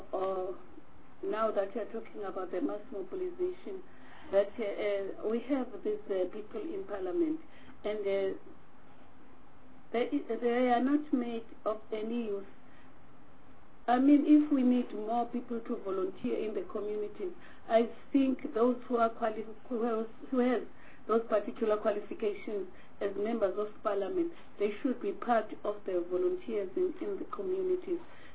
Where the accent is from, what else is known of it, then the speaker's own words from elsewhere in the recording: Western Cape, South Africa; I'm looking at the Western Cape because I'm coming from the Western Cape.